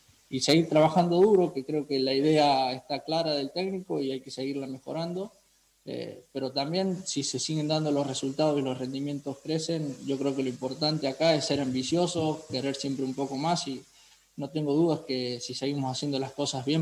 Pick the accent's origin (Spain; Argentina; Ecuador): Argentina; todos los que somos de Argentina